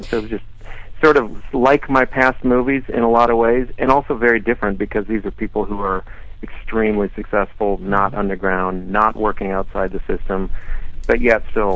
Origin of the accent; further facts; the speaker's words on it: Madison, Wisconsin, United States; also born or lived in Denver; I was born in Denver, Colorado. Grew up there for a few years. Actually, I consider my hometown Madison, Wisconsin.